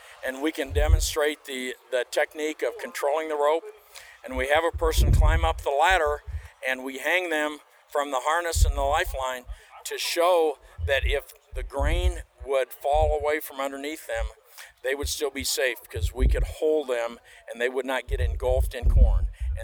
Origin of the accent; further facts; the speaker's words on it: Galesburg, Illinois, United States; I'm from the Galesburg area.